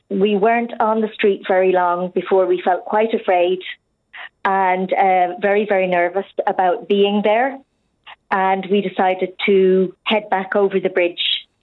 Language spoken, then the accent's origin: English; Ireland; In fact, we were saying, and we're obviously Irish people.